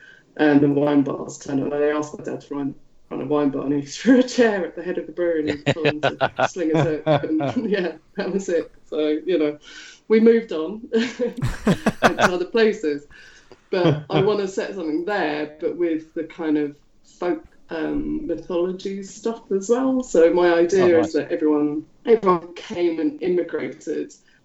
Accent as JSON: {"language": "English", "town": "Fulham", "region": "London", "country": "United Kingdom", "tie": "born or raised there", "said": "and then the pub that I grew up in Fulham, which is this sort of live music pub."}